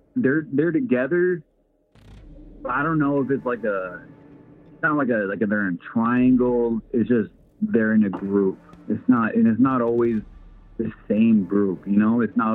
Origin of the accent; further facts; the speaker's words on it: Nebraska, United States; I'm from Nebraska.